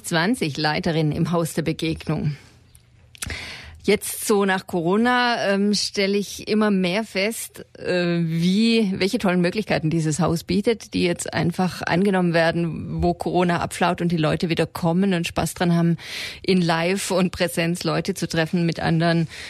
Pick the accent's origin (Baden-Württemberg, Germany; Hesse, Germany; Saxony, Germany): Baden-Württemberg, Germany; Stuttgart; Ich bin Pfarrerin, geboren bin ich in Stuttgart und komme aus dem Großraum Stuttgart.